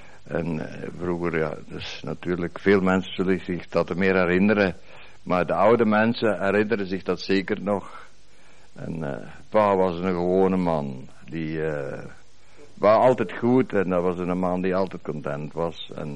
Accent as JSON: {"language": "Dutch", "town": "Piringen", "region": "Limburg", "country": "Belgium", "tie": "born there", "lives_now": "Tongeren, Belgium", "said": "Ik woon Sint-Ruidersteenweg 127 in Tongeren. En ik ben geboren in Pieringen. En daar woonde ik ook, op Sint-Ruidersteenweg, 17. Ik ben geboren 1916, in juli, de 8e"}